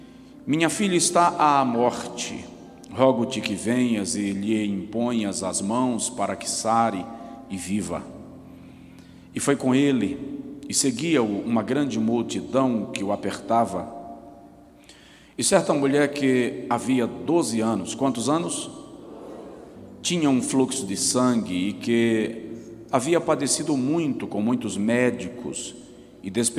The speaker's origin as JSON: {"language": "Portuguese", "town": "Feira de Santana", "region": "Bahia", "country": "Brazil", "said": "Eu venho da Bahia, Feira de Santana, onde sirvo como pastor de uma igreja e algumas igrejas"}